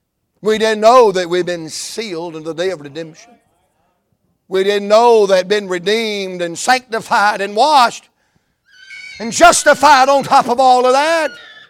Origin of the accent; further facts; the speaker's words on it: the South, United States; Because I'm from the South, I'm going to call him Bubba.